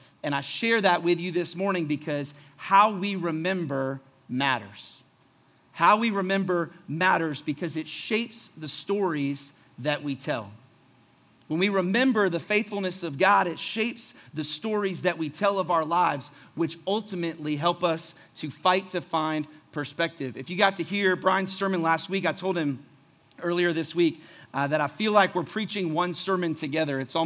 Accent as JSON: {"language": "English", "region": "Florida", "country": "United States", "tie": "born or raised there", "said": "We grew up together in Florida. We went through youth group together."}